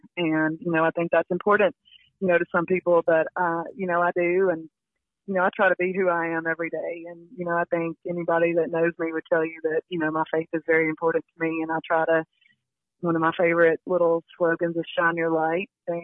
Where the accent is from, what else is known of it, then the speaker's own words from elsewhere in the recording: Shelbyville, United States; I went and spoke at a little woman's group back in my hometown in Shelbyville